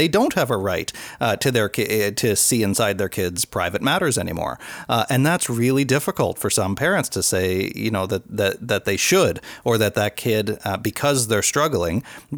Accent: Cape Breton, Nova Scotia, Canada; I'm from Cape Breton, Nova Scotia.

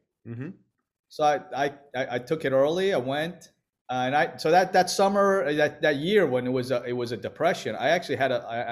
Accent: New York, United States; something that I really didn't want to do as a kid, you know, growing up on Long Island

